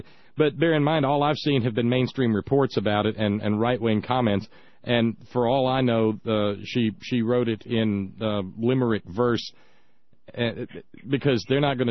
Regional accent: Alabama, United States; And so as a result, growing up in Alabama, I went to a few AMEs and so forth

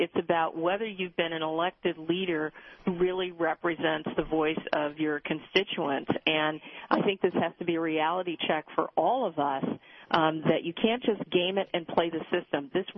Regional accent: Maryland, United States; My home state of Maryland created the most jobs of states across the country.

